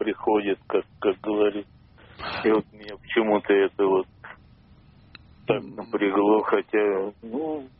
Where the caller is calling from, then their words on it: Moscow, Russia; Москва, мобильный.